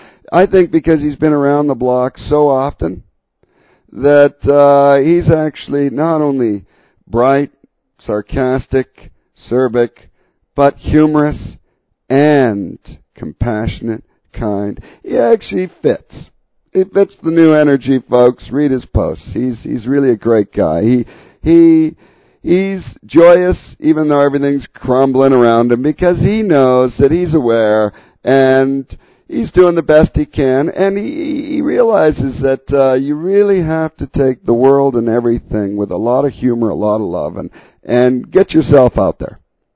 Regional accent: Canada; Being Canadian

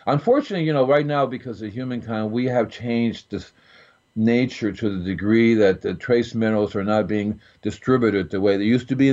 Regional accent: Homestead, Florida, United States; So I'm from Florida, see? So from Florida, I started making compost early because it's really easy to do. I'm in South Florida and Homestead, right? My early youth

